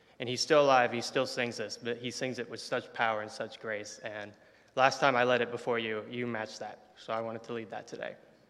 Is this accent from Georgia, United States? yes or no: no; Orlando, Florida, United States; I grew up in the Lads to Leaders program back home in Orlando.